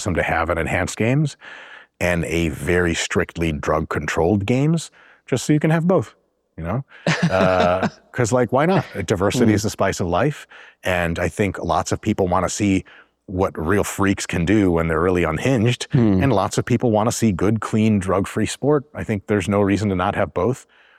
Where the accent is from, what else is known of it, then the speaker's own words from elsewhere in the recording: Russia; It's pretty much culture over there. I'm from Russia.